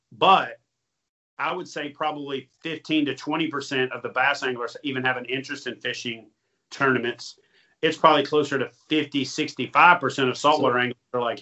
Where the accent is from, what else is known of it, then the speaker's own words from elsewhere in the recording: Louisiana, United States; also born or lived in Texas; I'm from Louisiana, so I lived there. I was in Texas for 6 years of my Navy career.